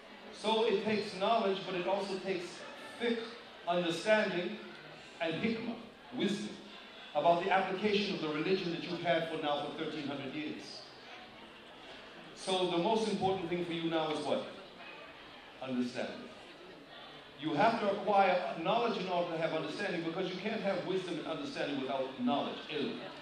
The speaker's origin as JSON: {"language": "English", "town": "Boston", "region": "Massachusetts", "country": "United States", "tie": "born there", "said": "I was born in Boston"}